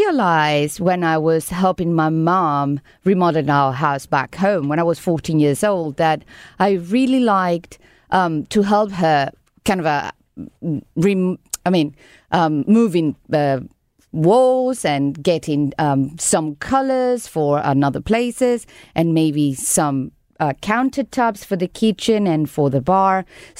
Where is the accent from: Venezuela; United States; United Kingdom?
Venezuela; Caracas, Capital District; English is a second language; now in San Luis; from Venezuela. I grew up in Caracas. I don't know if you know where is that, but that is in Latin America. And due to the situation of my country, well, I ended up being here in San Luis.